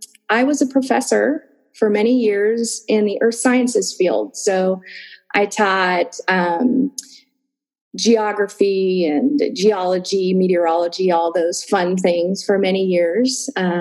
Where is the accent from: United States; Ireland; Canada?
United States; Pittsburgh, Pennsylvania; also born and raised in the Pittsburgh area, not in the same neighborhood as me, but in the same suburb area.